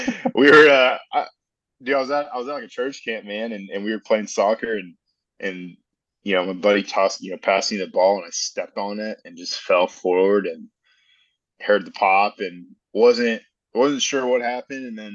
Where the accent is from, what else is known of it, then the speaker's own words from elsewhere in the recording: Austin, Texas, United States; Yeah, so I'm born and raised here in Austin, Texas, Sierra Park to be exact. And, you know, growing up, man, always into sports and really athletic growing up.